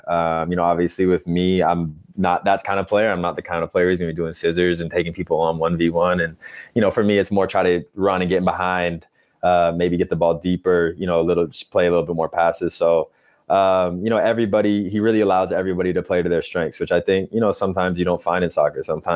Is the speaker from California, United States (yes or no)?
no; Seattle, Washington, United States; I grew up in Seattle, so I grew up hiking and doing a lot of stuff outdoors.